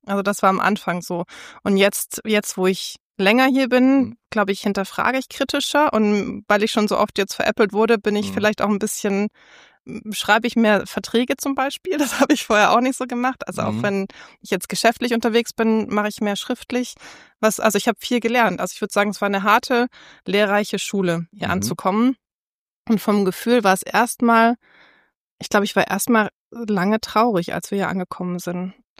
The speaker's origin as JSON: {"language": "German", "town": "Herrenberg", "region": "Baden-Württemberg", "country": "Germany", "tie": "born or raised there", "said": "weil ich finde, es gibt nirgends so gute Brezeln wie bei uns in Herrenberg."}